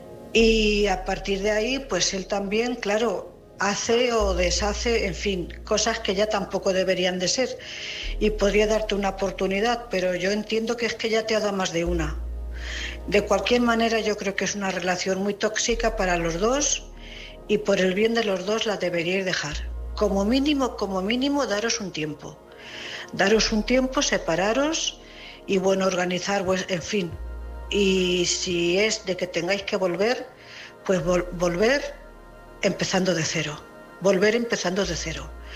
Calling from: Cuenca, Castilla-La Mancha, Spain; corresponsal de Cuenca.

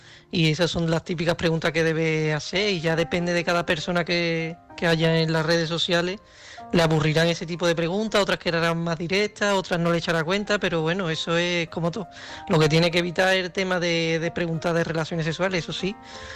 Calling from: Seville, Andalusia, Spain; de Sevilla.

